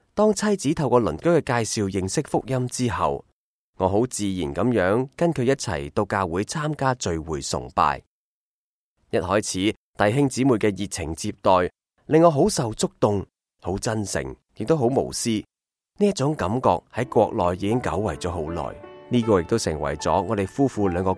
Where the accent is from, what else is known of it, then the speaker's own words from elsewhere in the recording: northern China, China; 我则是来自北方的农村，